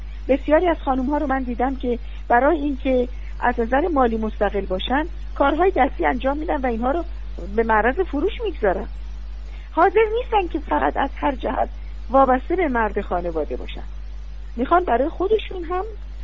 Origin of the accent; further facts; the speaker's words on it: Iran; نه اینکه من بخوام خدای نکرده تعریف کرده باشم از خودم که ایرانی هستم